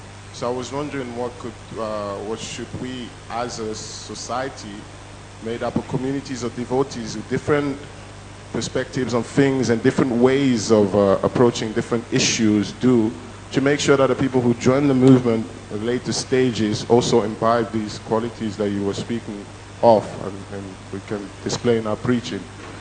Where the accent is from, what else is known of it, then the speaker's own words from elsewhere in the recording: England, United Kingdom; also born or lived in Africa; I grew up in England, so there's some kind of thing.